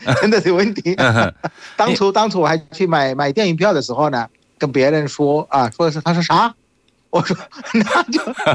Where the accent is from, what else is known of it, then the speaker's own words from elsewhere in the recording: Bangladesh; Chinese is a second language; 就比如说孟加拉国啊，我们老家的电影呢